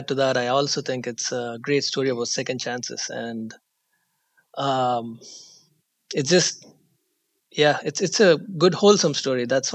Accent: India; I'm a civil engineer by profession. I am from India.

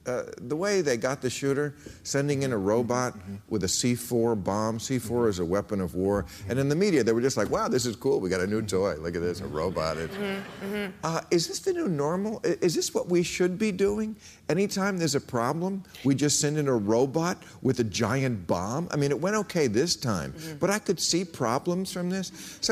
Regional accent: United States; And I say that, and I'm an American.

